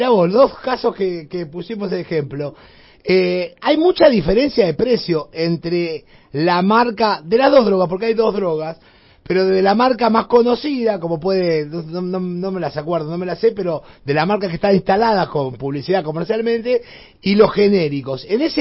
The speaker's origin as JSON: {"language": "Spanish", "country": "Argentina", "said": "somos algunos argentinos"}